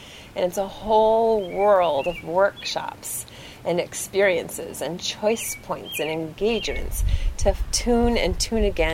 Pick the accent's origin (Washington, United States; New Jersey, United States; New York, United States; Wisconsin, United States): Wisconsin, United States; born there; I was born in Wisconsin, so cheese works for me.